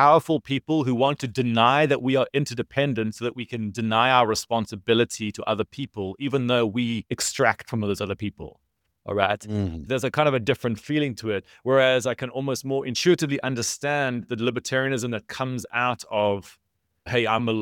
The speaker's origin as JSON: {"language": "English", "country": "South Africa", "said": "I'm from South Africa"}